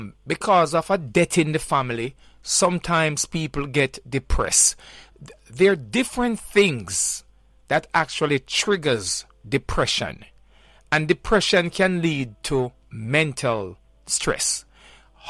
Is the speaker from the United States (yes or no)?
no; Jamaica; And you know, us as Jamaican, when we label people in a doc, it kind of stick, you know.